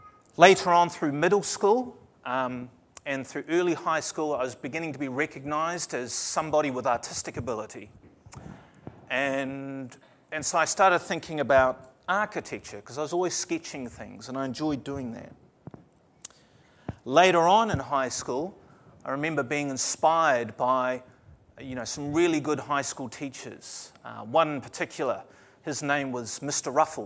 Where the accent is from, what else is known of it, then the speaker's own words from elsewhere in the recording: Auckland, New Zealand; born there; I was born in New Zealand, Auckland, New Zealand.